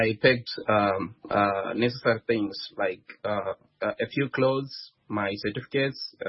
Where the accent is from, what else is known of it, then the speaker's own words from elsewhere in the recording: Zimbabwe; I am from Zimbabwe in Southern Africa.